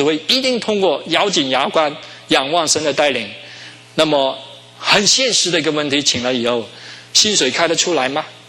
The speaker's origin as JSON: {"language": "Chinese", "country": "Hong Kong", "said": "我是从香港来的。"}